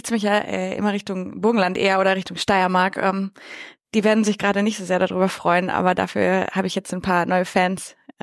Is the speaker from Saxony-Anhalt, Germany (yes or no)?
no; Bielefeld, North Rhine-Westphalia, Germany; eigentlich komme ich ursprünglich aus der Ecke Bielefeld.